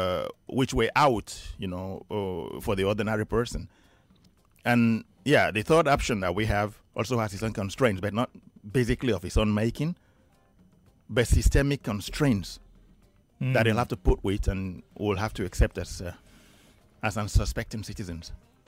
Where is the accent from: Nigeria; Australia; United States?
Nigeria